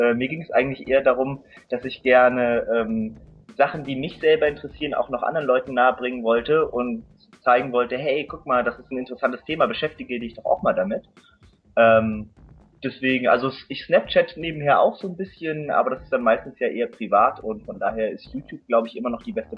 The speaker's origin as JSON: {"language": "German", "region": "Hamburg", "country": "Germany", "said": "ich komme ja aus Hamburg und vor allen Dingen dann auch in Hamburg"}